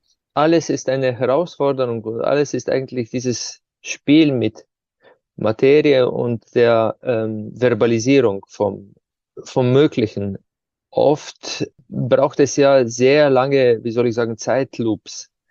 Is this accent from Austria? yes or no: no; Ptuj, Slovenia; Zum Beispiel die Hauptfigur, der Kurn, so eine Maske, die bei uns in der Stadt, wo ich herkomme, Ptuja, ja, bei Fastnacht, den Winter vertreibt.